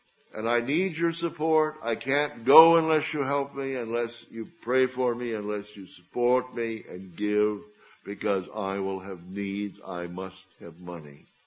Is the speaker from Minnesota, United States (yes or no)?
yes; Minnesota, United States; And I grew up in Minnesota, so it must be here.